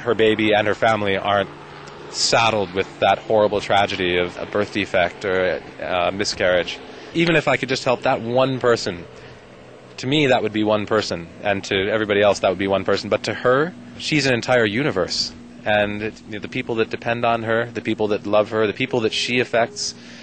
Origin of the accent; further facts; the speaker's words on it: United States; born there; I'm an American-born physician who trained at the Royal College of Surgeons in Ireland. I practiced as a hospitalist in Dublin for 2 years